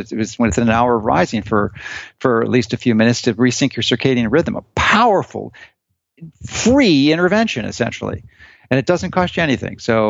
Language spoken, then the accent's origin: English; Chicago, Illinois, United States; moved away as an adult; now in Florida, United States; So I was born and raised in Chicago. I did all my formal education from kindergarten to postgraduate residency training within the Chicago city limits.